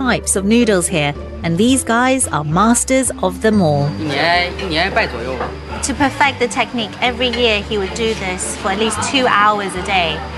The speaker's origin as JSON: {"language": "English", "region": "England", "country": "United Kingdom", "tie": "born or raised there", "said": "I was taught to cook at home by my mother growing up in England."}